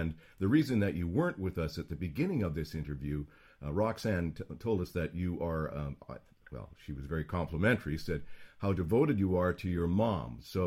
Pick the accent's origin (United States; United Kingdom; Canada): Canada; Western Canada; born there; Both I was born in Western Canada